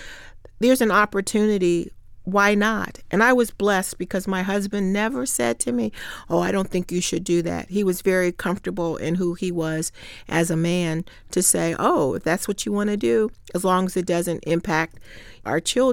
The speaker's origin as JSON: {"language": "English", "town": "Hamilton", "region": "Ohio", "country": "United States", "tie": "born there", "lives_now": "Toledo, United States", "said": "I was born in Hamilton, Ohio, which is a city northwest of Cincinnati."}